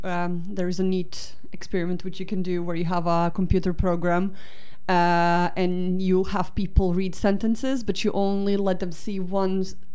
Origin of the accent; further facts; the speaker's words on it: Croatia; first language Croatian; English is a second language; My first language is Croatian.